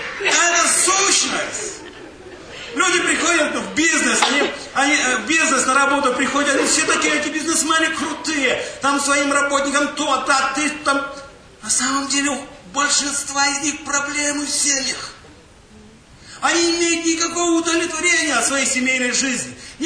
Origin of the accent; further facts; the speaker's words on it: Belarus; Я вырос в Беларуси, в одном колхозе, в деревне.